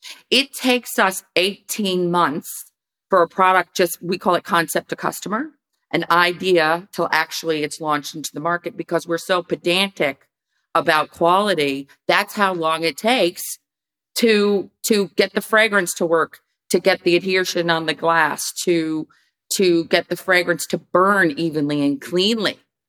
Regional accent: New York City, New York, United States; I'm from the New York City area. I was working at Saks Fifth Avenue for Chanel for many years.

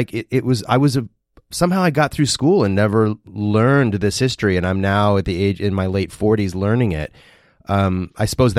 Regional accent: Midwest, United States; I grew up in the Midwest, though. I wasn't raised in the South.

